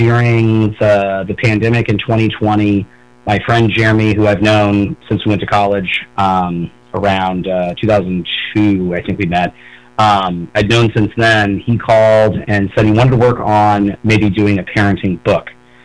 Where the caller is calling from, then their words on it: Dallas, Texas, United States; Yeah, North Dallas area in Texas.